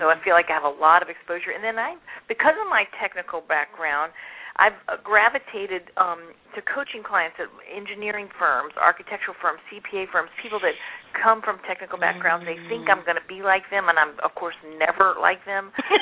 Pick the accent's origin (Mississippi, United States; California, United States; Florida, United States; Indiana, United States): Mississippi, United States; because I'm from Mississippi, I had a very soft, gracious style.